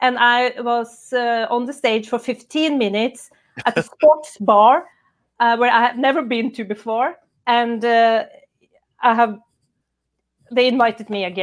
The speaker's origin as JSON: {"language": "English", "country": "Norway", "tie": "born or raised there", "said": "I grew up in Norway. I'm totally like every other Norwegian girl"}